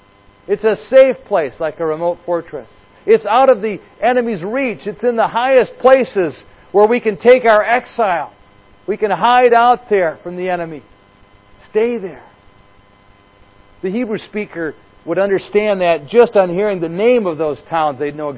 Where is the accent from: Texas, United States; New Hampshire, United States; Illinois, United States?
Illinois, United States; Rockford; I'm from Rockford, Illinois.